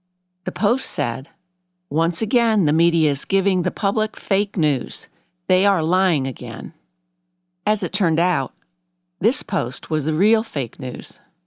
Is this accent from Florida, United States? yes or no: yes; Florida, United States; but because I am from Florida. I objected to the Florida Morons label